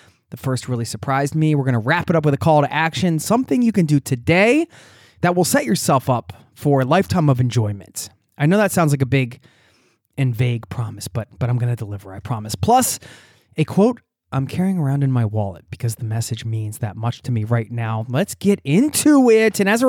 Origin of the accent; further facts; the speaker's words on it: Pennsylvania, United States; also born or lived in Colorado; I grew up in Pennsylvania. Even before I'd ever set foot in Colorado, I felt like it was a place that I needed to go